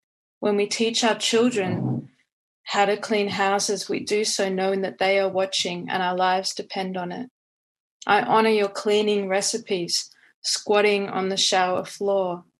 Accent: Brisbane, Queensland, Australia; I grew up in Southeast Queensland in the northern suburbs of Mianjin.

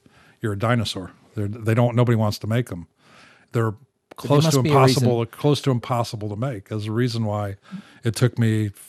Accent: United States; I'm American

